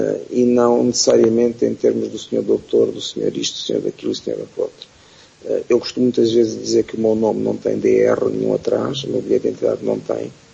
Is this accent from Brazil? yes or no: no; Beira, Sofala, Mozambique; Eu sou natural de Moçambique, da cidade da Beira, e lembro-me de correr os corredores do hospital da Beira.